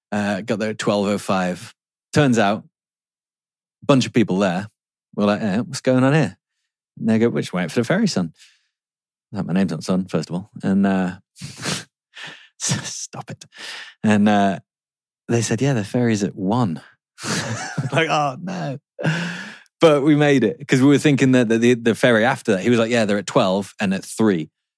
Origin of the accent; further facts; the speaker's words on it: England, United Kingdom; I don't know what mine would be being English.